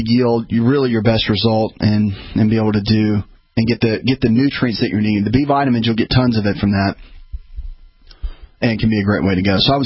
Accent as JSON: {"language": "English", "region": "the South", "country": "United States", "said": "I'm old school from the South, of course."}